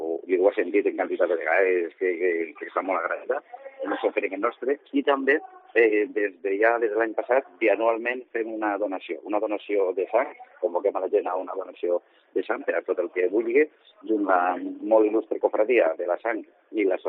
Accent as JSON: {"language": "Catalan", "town": "Castelló", "region": "Valencian Community", "country": "Spain", "said": "som gent de Castelló i coneguda, coneguda en Castelló"}